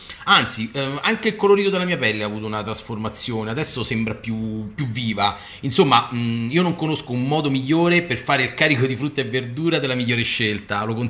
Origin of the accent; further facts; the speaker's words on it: Frosinone, Lazio, Italy; ho 42 anni e sono di Frosinone.